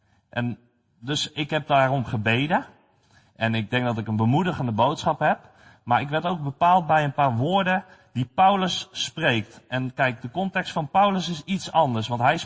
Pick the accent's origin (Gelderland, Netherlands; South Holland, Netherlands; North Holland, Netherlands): Gelderland, Netherlands; Barneveld; Ik kom uit Barneveld. Ik ben getrouwd met Judith. En ik heb 4 kinderen.